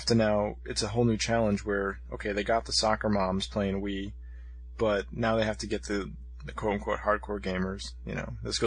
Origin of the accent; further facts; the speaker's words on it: United States; That's cool for me as an American.